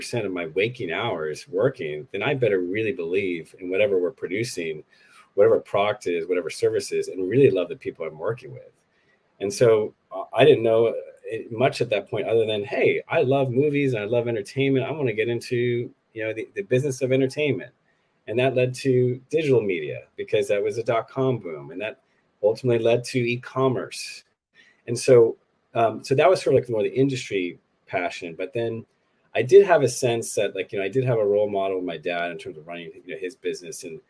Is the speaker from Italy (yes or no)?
no; New England, United States; And like, I grew up in New England, in the States.